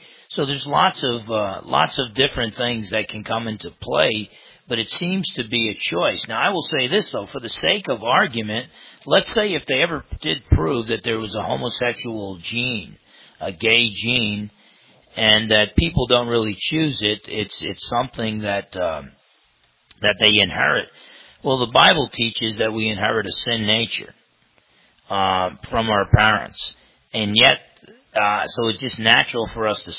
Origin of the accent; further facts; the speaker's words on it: New Jersey, United States; I used to box growing up in New Jersey.